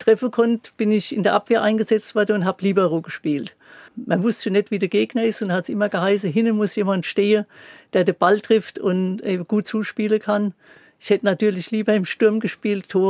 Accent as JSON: {"language": "German", "town": "Kaiserslautern", "region": "Rhineland-Palatinate", "country": "Germany", "said": "Ich stamme hier aus dem Ortsteil Erzhütten"}